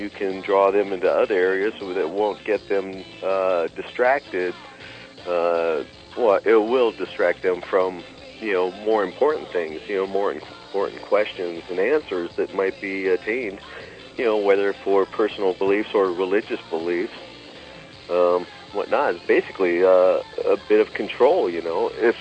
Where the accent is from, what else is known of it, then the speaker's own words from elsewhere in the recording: Marquette, Michigan, United States; Yes, Kevin … I'm from Marquette, Michigan.